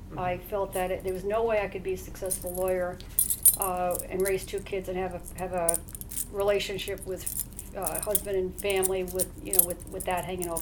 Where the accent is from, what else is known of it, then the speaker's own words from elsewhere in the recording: Valhalla, New York, United States; now in Albany, United States; Well, actually, I'm from Westchester County, a small town called Valhalla